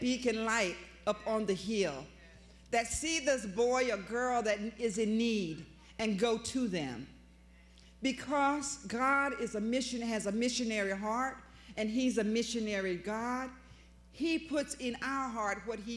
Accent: the South, United States; And I'm from the South, so maybe y'all doing something new up north. But when I was raised, a deaconess and a deacon was missionaries.

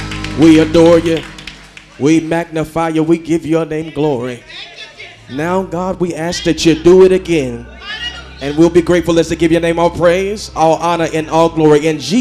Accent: the South, United States; And listen, I am from the South, so I'm a little country boy.

